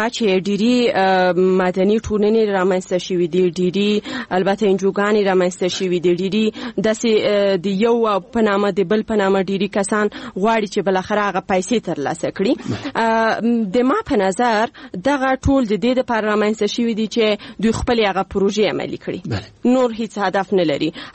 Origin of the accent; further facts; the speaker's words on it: Paktia, Afghanistan; زه د پکتیا د دسي یو ولسوالیم چې اصلا الته د انجونو لپاره هیڅ کوانځای نشته.